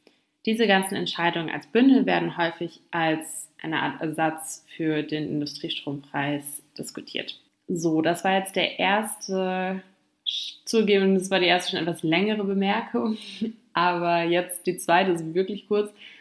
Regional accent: Berlin, Germany; ich komme aus Berlin

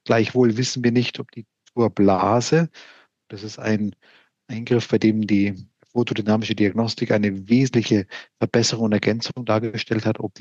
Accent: Hamburg, Germany; wie ich als Hamburger dich hier einsortieren würde

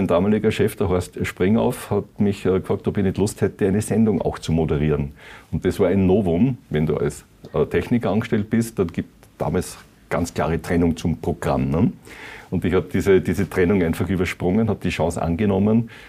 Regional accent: Vienna, Austria; Also ursprünglich, um es ganz kurz zu machen, ich komme aus Wien, aufgewachsen, HTL in Wien gemacht, Musikschule in Wien gemacht

